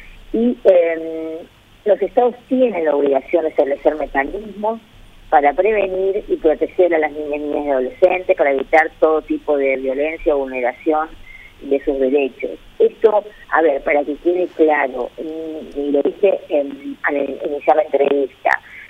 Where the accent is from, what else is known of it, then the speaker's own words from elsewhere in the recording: Argentina; si fuera en mi país y murieran niñitas paraguayas o de la nacionalidad de que se trate, sería yo la primera y creo que el experto que tendría el mismo acompañamiento pidiendo a mi justicia, a la justicia argentina